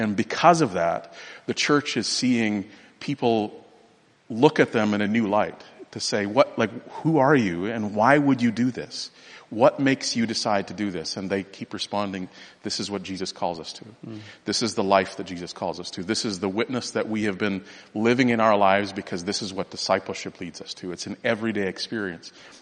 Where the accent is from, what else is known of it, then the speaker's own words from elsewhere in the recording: Canada; We're Canadian and we're seeing it in the Canadian context.